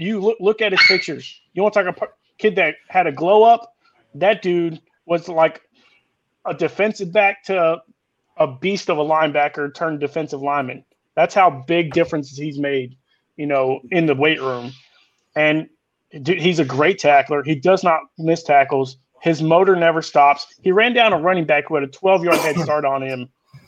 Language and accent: English; Oklahoma, United States; I actually got to watch Collins, you know, close because I'm from Oklahoma.